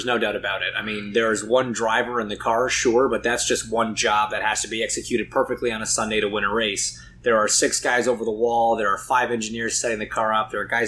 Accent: Canada; my introduction to hockey was actually a little bit later than most Canadian kid

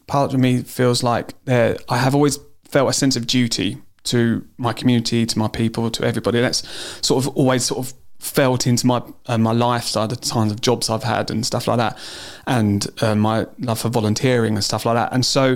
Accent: Chatham, South East England, United Kingdom; Yeah, so I was born in Medway. I was born in All Saints Hospital in Chatham. Grew up in Lawswood.

